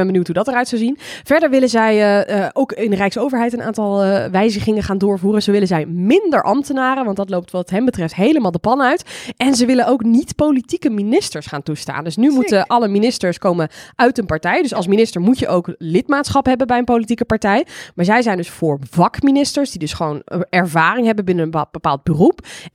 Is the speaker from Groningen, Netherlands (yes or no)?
no; North Brabant, Netherlands; ik kom dus uit Noord-Brabant.